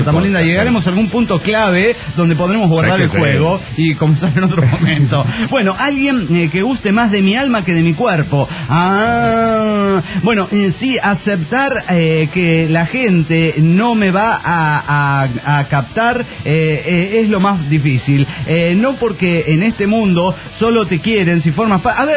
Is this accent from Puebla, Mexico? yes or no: no; Mexico City, Mexico; de DF Mexicana.